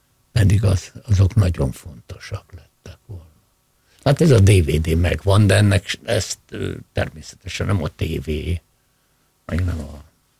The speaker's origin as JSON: {"language": "Hungarian", "region": "Budapest", "country": "Hungary", "tie": "born or raised there", "said": "Az volt a Tisza-Kálmán tér, majd később a köztársaság tér, és tehát én ott nőttem föl"}